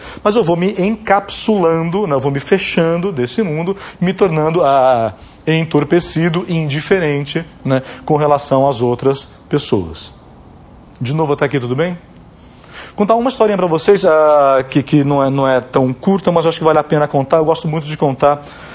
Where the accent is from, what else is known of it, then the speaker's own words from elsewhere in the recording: São Paulo, Brazil; O que é que, como legítimo paulistano, né, que eu sou, eu aprendi a fazer?